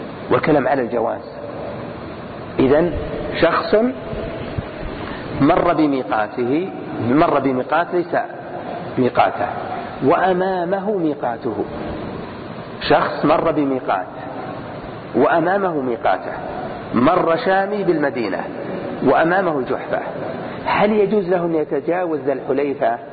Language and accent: Arabic; Al-Qassim, Saudi Arabia; ونحن من أهل نجد القصيم من نجد.